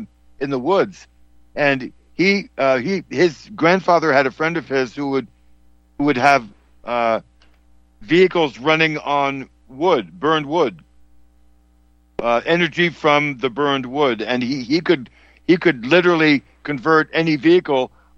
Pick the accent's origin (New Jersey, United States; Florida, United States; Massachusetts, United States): Massachusetts, United States; Boston; Yeah, that's because I'm from Boston.